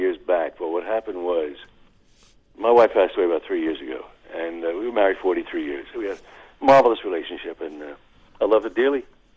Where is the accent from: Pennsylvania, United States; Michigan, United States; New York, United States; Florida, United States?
New York, United States; New York City; born there; now in California, United States; I was born in New York City.